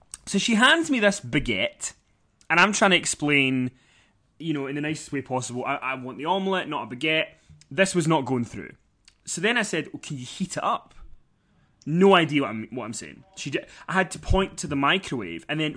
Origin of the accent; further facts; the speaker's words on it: Scotland, United Kingdom; So I like to think of myself … as not being as Scottish as I am.